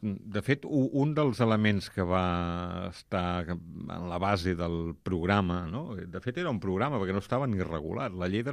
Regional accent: Rubí, Catalonia, Spain; Jo sóc fill de Rubí, un poble, diguem, del Vallès, ben a prop d'aquí, on la presència del català, especialment al carrer, és molt minoritària.

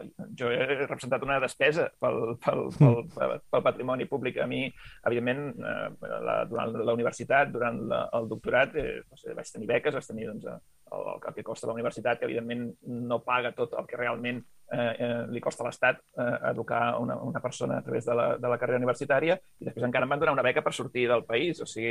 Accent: Blanes, Catalonia, Spain; el meu poble de Blanes. I, clar, nosaltres vam passar la nostra joventut anant d'un concert rere l'altre

